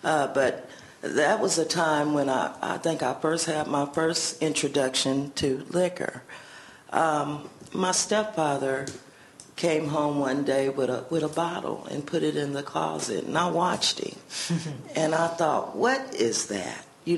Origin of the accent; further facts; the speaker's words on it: Indianapolis, Indiana, United States; born there; My story is that I was born in Indianapolis, Indiana, at General Hospital.